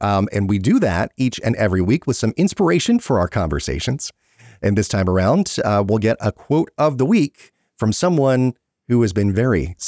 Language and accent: English; the South, United States; I can attest to that, especially growing up in the South.